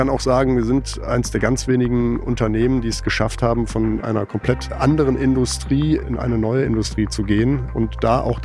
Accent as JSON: {"language": "German", "town": "Aachen", "region": "North Rhine-Westphalia", "country": "Germany", "tie": "born or raised there", "lives_now": "Düsseldorf, Germany", "said": "bin 50 Jahre alt, verheiratet, habe drei Kinder, wohne in Düsseldorf und bin aber gebürtiger Aachener"}